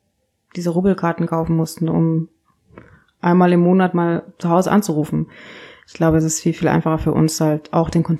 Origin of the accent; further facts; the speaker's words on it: Kenya; first language Kikuyu; German is a second language; Meine Mutter ist vom Stamm der Kikuyu und die sprechen Kikuyu. Und das war natürlich meine erste Sprache, die ich hörte